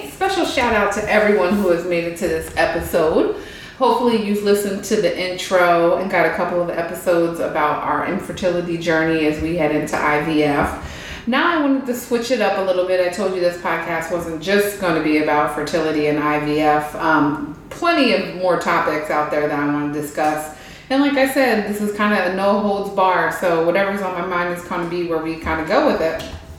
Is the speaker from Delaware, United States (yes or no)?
yes; Delaware, United States; moved away as an adult; also born or lived in Maryland / Virginia; now in Atlanta, United States; Originally from Delaware. 302? Was born and raised in Delaware, went to college in Delaware, stayed for grad school in Delaware, loved Delaware. Then I moved to Maryland for a little bit, then moved to Virginia for about 2 years, and then moved to Atlanta.